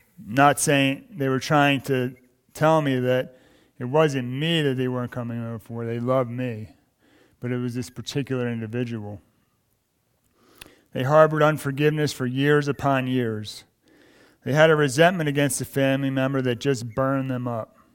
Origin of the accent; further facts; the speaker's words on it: Maryland, United States; also born or lived in Oregon; I got saved in 2003 in Coos Bay, Oregon. In 2004, I moved back to my hometown, Maryland. After living out west for 8 years